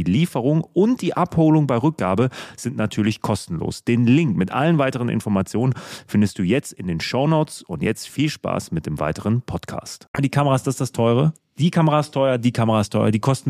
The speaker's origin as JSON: {"language": "German", "town": "Münster", "region": "North Rhine-Westphalia", "country": "Germany", "said": "Für mich als Münsteraner"}